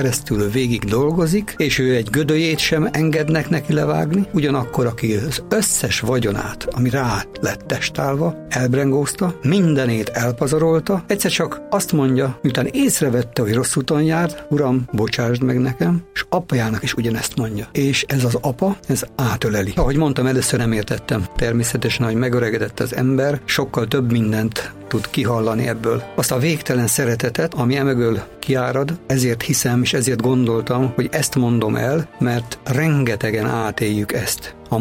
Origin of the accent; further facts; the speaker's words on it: Csorna, Győr-Moson-Sopron, Hungary; now in Szekszárd, Hungary; Szekszárdon élek én már 50 éve, de nem ott születtem, hanem Csornán. És egy olyan környezetbe tudtam fölnőni, ami tényleg fantasztikus volt.